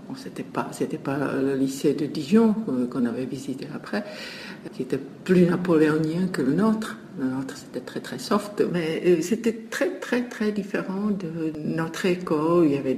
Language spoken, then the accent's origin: French; Czechia; French is a second language